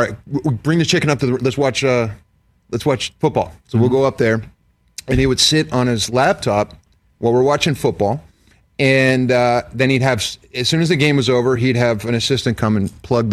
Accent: Pittsburgh, Pennsylvania, United States; I'm from Pittsburgh. We don't do that.

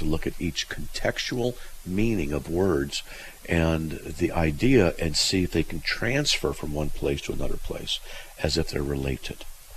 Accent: California, United States; now in Idaho, United States; Yeah, I'm from SoCal, and they moved to Idaho 20 years ago.

